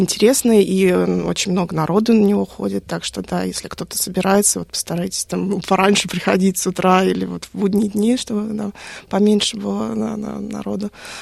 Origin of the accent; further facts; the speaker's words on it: Moscow, Russia; потому что я выросла в Москве